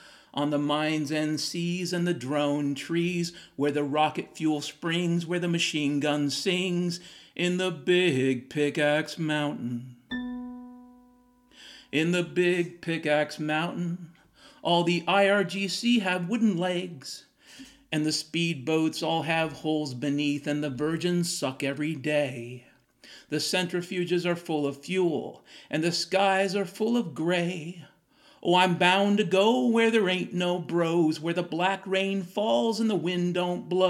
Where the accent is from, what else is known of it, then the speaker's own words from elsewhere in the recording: Washington, United States; when I was a kid, growing up in Western Washington, nobody in Western Washington that I knew needed or wanted air conditioning.